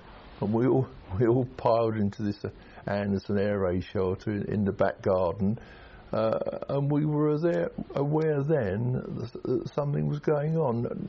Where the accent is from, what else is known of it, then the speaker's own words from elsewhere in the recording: Tottenham, London, United Kingdom; born there; I was born in Tottenham, North London, 16th of April 1920. Makes me 84 at the moment.